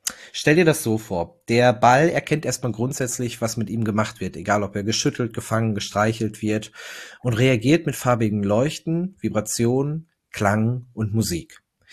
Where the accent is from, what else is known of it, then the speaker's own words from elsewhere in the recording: North Rhine-Westphalia, Germany; ich bin ein Kind des Ruhrgebiets. Wir sitzen in Duisburg und ich bin 33 Jahre alt